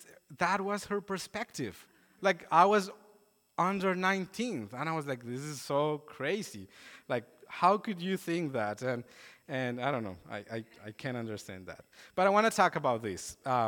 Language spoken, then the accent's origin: English; Colombia; English is a second language; now in Canada; because I'm not Canadian, I'm Colombian, and I just have like my health insurance ID and my student ID.